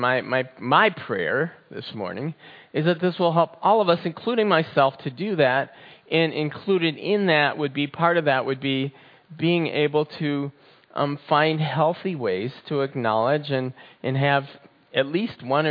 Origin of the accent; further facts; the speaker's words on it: Minnesota, United States; And I'm from Minnesota. I thought, hey, you know what? The snow was about 3 feet deep.